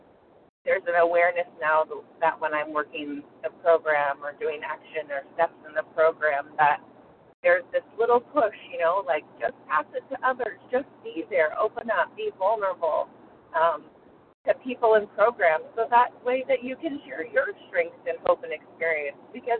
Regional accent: San Diego, California, United States; I'm from San Diego, California, and I'm a grateful compulsive overeater.

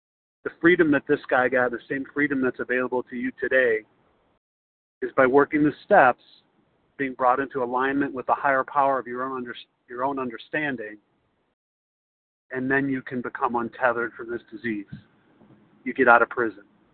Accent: Chicago, Illinois, United States

